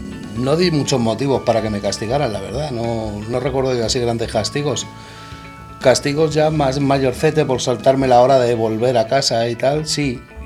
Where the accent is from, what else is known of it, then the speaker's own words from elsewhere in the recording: Madrid, Community of Madrid, Spain; born there; Nací en Madrid el 28 de junio de 1975.